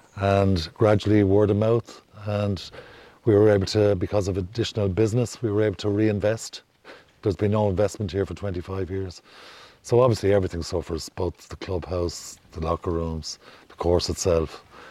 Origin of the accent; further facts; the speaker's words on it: Dublin, Leinster, Ireland; moved away as an adult; now in Belmullet, Ireland; I came in 1999 from Dublin.